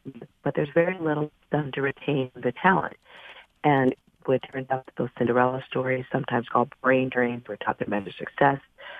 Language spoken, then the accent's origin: English; Bronx, New York, United States; So I'm from the South Bronx, and it was historically, you know, Latino, Black community